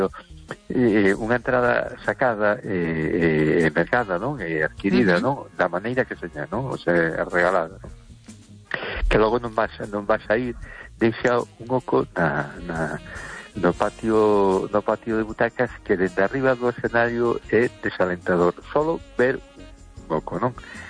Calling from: A Coruña, Galicia, Spain; de Coruña.

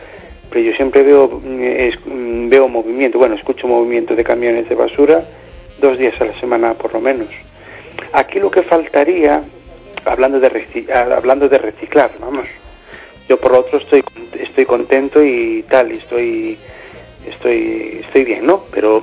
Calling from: Amoeiro, Galicia, Spain; del Reguengo, un pueblo de Amoeiro.

